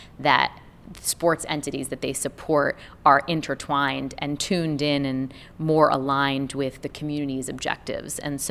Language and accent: English; New York, United States; And I grew up in Brooklyn, which is a melting pot of people from different backgrounds.